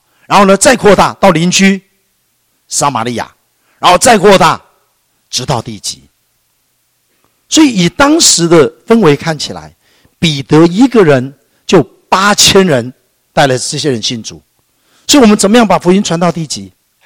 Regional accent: Taiwan; 但我是举台湾的例子的话，以我的台湾经验来讲

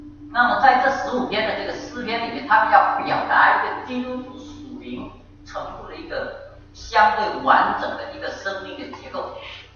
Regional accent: China; 我们各种大陆出生的人都知道那个谎言，

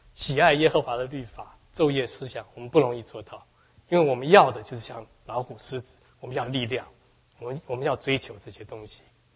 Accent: China; 那我们中国人讲，一般来说诗人讲到树通常都是这种形式的

